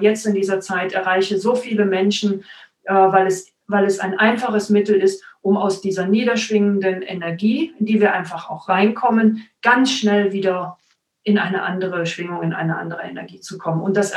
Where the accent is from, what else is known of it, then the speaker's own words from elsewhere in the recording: Cologne, North Rhine-Westphalia, Germany; now in Stuttgart, Germany; Ich komme tatsächlich aus Köln.